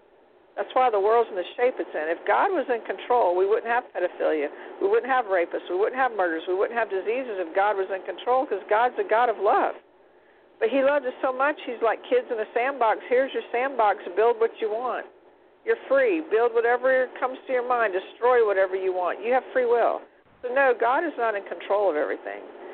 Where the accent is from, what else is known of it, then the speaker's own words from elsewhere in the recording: Louisiana, United States; I'm from Louisiana. We always had candles.